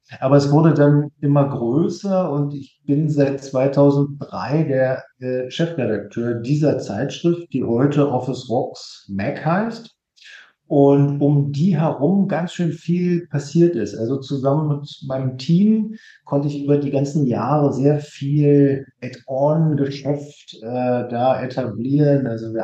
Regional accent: Germany; Also, ich bin in der DDR groß geworden.

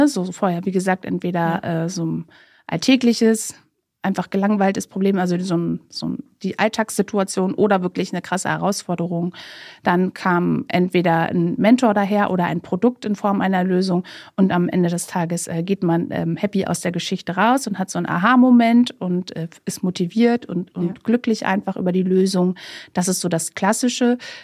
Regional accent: Brandenburg, Germany; ich komme ja aus Brandenburg, aber doch eher so Kleinstadt, mittelgroße Stadt

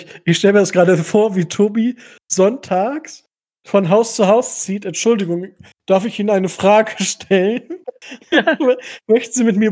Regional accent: Kalkriese, Lower Saxony, Germany; also ich komme ja aus Kalkriese, also für die Leute, die es kennen, bei Osnabrück

